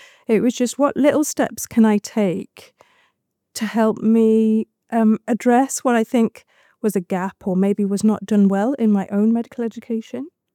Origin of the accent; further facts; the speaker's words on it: East Midlands, United Kingdom; I was born in the 70s. Oh my God, I shouldn't have disclosed that quite so early on. I grew up in the Peak District, close to Manchester. I loved growing up in the countryside. I then went to Nottingham University